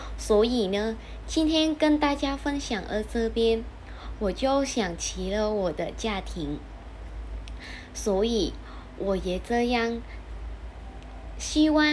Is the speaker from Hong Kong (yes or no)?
no; Vietnam; Chinese is a second language; moved away; 我是来自越南的，然后我家庭是在农村。